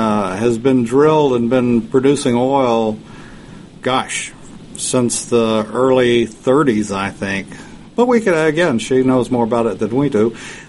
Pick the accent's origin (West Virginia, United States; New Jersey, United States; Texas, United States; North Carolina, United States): Texas, United States; but I grew up in Texas.